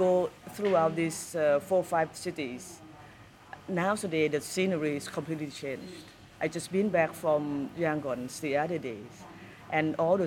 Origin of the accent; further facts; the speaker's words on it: Bangkok, Thailand; English is a second language; also born or lived in Washington D.C., United States / London, United Kingdom; I'm basically a Bangkokian person. I grew up in Bangkok. Yes, lived majority of my life in Bangkok, yes.